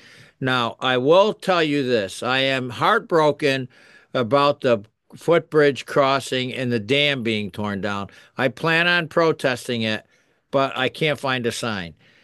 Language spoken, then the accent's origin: English; United States; Vinny and I grew up in the North End. It wasn't always easy sledding.